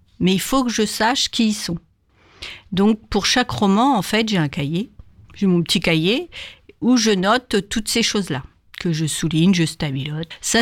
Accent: Normandy, France; Je suis pas bretonne d'ailleurs, je suis normande.

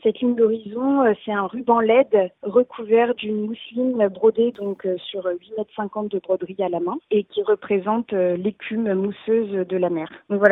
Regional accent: Le Havre, Normandy, France; now in Paris, France; Étant originaire du Havre et habitant aujourd'hui à Paris, le Havre, pour moi, c'est ma ville natale

